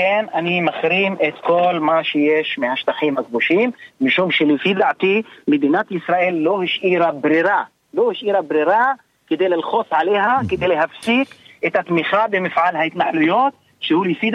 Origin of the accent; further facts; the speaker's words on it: Palestine; נכון, על חשבוני כפלסטיני.